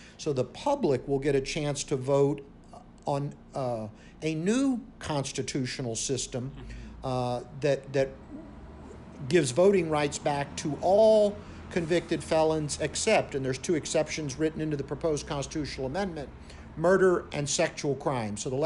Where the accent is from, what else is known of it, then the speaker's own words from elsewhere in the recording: Tampa, Florida, United States; I grew up in Tampa in a law enforcement and medical home. My parents were in law enforcement and medicine.